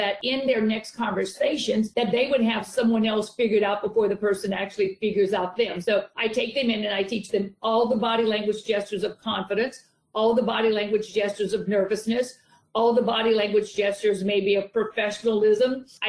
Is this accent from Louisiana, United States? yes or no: yes; Louisiana, United States; I'm from Louisiana, so I went to University of Louisiana Lafayette and LSU.